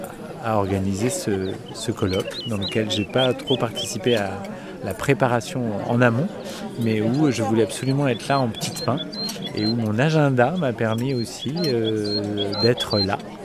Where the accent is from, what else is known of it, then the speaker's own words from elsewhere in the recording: La Ferté-Bernard, Pays de la Loire, France; je suis de la Ferté-Bernard, et tout en haut de la région